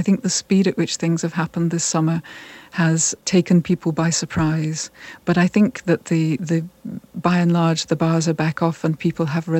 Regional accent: United Kingdom; I'm Catholic, and in some quarters of the Catholic community, I'm regarded a little bit suspiciously because I'm British.

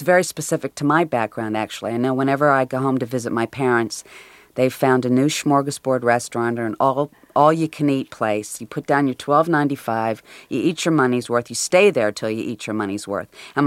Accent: Midwest, United States; But I'm from the Midwest

